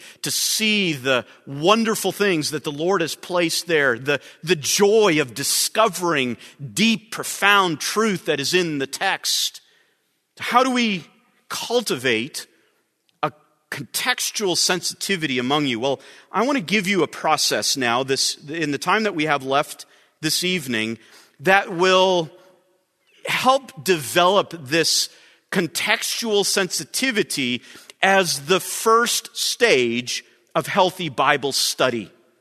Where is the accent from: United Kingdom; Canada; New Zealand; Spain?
Canada; born there; including the President of the United States, because I was born in Canada.